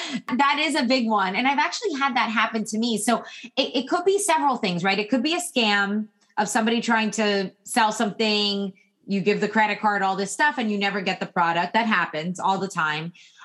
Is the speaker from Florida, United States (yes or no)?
yes; Miami, Florida, United States; I'm from Miami. You know, I was born in the 80s. And so like, there was a lot of things happening in Miami in the 80s and the 90s